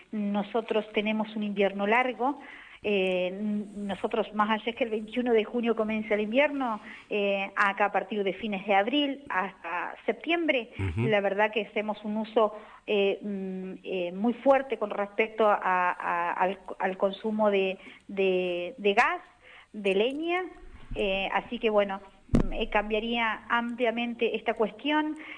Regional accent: Maquinchao, Río Negro, Argentina; las autoridades y principalmente a nuestra gobernadora, que hoy va a ser el acto central acá en mi pueblo.

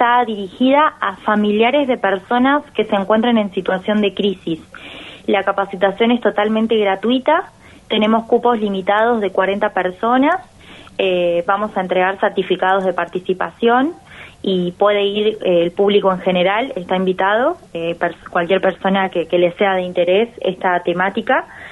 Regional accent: Tierra del Fuego, Argentina; Yo soy fueguina y esto es algo que está naturalizado hace años

